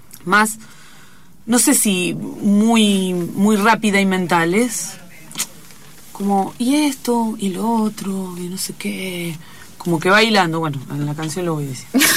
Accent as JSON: {"language": "Spanish", "town": "Mar del Plata", "region": "Buenos Aires Province", "country": "Argentina", "said": "yo soy de Mar del Plata"}